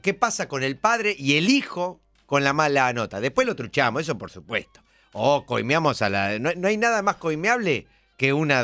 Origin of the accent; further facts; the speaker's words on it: United States; Yo, como norteamericano, me voy a poner responsable